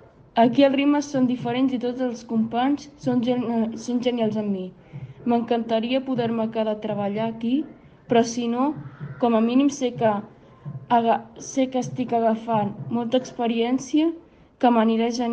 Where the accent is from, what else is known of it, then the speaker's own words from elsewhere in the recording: Sant Llorenç Savall, Catalonia, Spain; soc major d'edat. Estic fent segon d'arts gràfiques a Xalers i les pràctiques les faig a l'Ajuntament del meu poble, Sant Llorenç Savall.